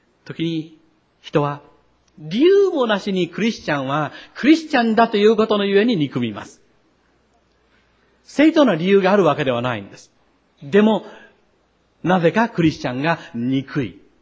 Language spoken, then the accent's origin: Japanese; Kochi, Japan; born there; 私は1943年の8月5日に生まれました。高知で生まれました。